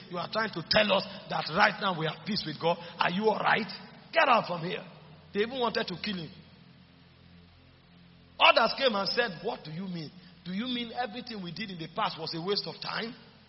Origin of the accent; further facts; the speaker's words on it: Ghana; Even though my citizenship as a Ghanaian is restored, I am an ex-convict.